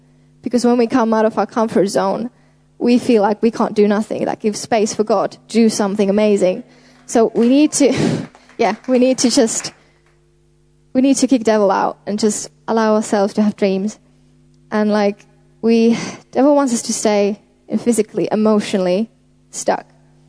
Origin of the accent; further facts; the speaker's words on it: Finland; from Finland.